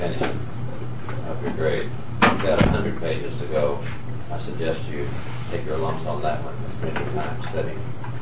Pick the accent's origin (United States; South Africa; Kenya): Kenya; I'm a Kenyan